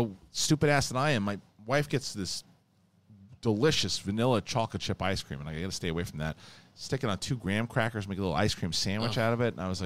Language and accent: English; Bayside, New York, United States; Which is when I grew up in Bayside.